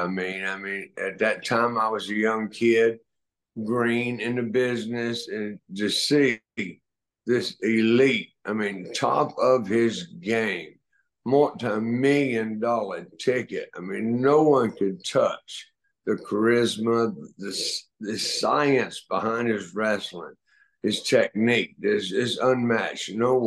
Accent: Mooresville, North Carolina, United States; Well, I was from Mooresville, North Carolina, and grew up in an old textile family.

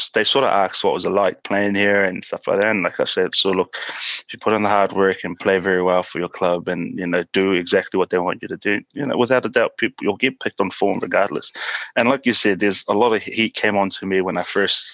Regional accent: New Zealand; when I came back to New Zealand

